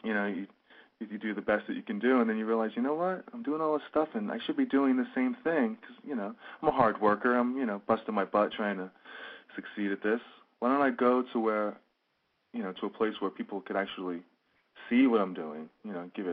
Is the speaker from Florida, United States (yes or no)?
yes; Fort Lauderdale, Florida, United States; Well, you know, growing up in Fort Lauderdale, you know, is